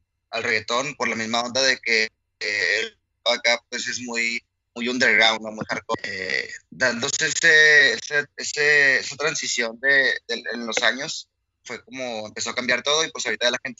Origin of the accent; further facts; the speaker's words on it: Mexico; que es el regional mexicano de donde yo soy